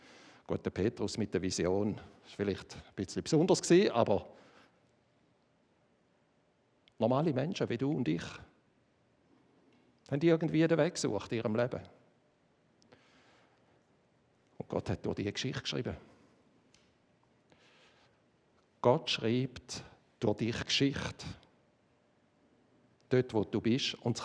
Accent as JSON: {"language": "German", "country": "Switzerland", "said": "In den Augen Gottes sind wir Schweizer auf der gleichen Flughöhe wie Russland"}